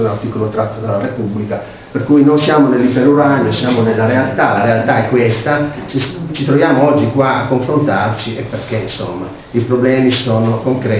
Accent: Turin, Piedmont, Italy; Sono già stato presentato dal collega, vengo da Torino.

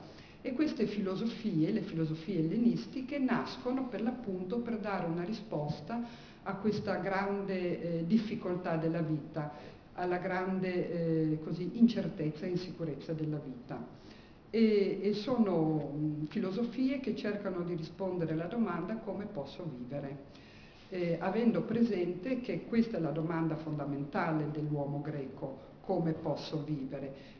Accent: Germany; Io sono tedesca, tedesca, e attacco alle 6 in punto

